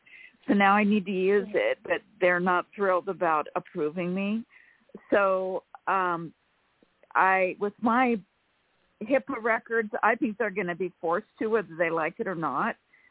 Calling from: California, United States; from California.

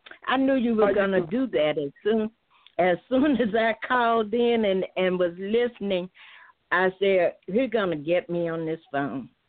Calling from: Selma, Alabama, United States; I'm calling from Selma.

